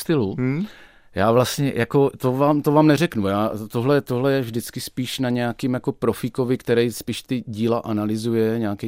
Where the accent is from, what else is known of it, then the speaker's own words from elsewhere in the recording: Olomouc, Olomouc Region, Czechia; když u nás v Olomouci jsem objevil jako dítě obchod